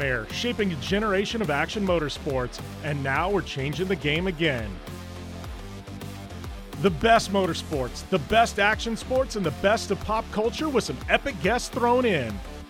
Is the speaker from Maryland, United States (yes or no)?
no; Parker, Arizona, United States; We've got the Mint 400, Cal 300, my hometown Parker 400.